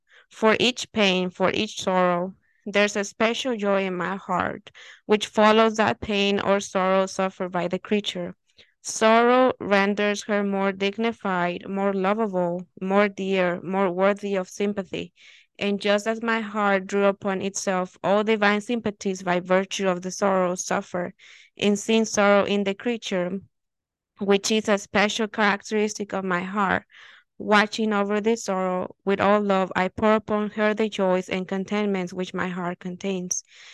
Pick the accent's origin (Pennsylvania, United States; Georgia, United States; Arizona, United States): Arizona, United States